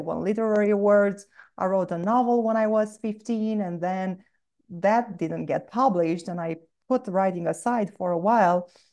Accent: Romania; English is a second language; in case you wonder about my accent, I was born and raised in Romania. So I was back in high school in Romania

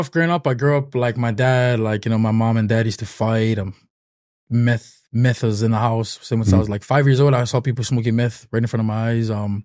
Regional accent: Nanakuli, Hawaii, United States; I grew up in Nanakuli. This is where I'm from right here. But I grew up in a rough town

